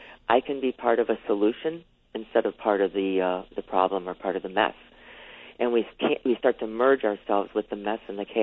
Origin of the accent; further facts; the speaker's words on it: Chicago, Illinois, United States; I'm originally from Chicago, so it's such a joy for me on your show tonight.